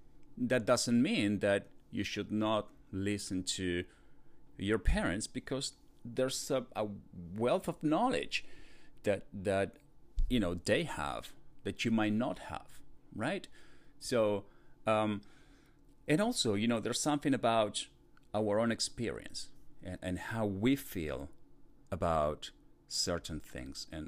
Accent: Argentina; English is a second language; now in United States; growing up and as a kid and as a teen, and then migrating from, you know, my home country Argentina to the US was very difficult, and learning a new culture, learning a new language

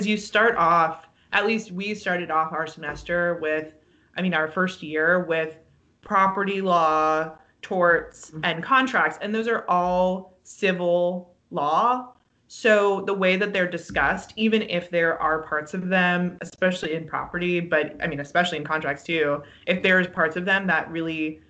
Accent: Berkeley, California, United States; I grew up in Berkeley, California, so even a lot of the white people that I knew were fairly well versed in social justice

